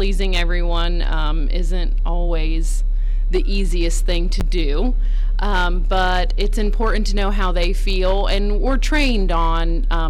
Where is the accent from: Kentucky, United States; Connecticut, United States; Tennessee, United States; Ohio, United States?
Ohio, United States; Bucyrus; I started traveling to Marion from my hometown, Bucyrus, right after high school, actually.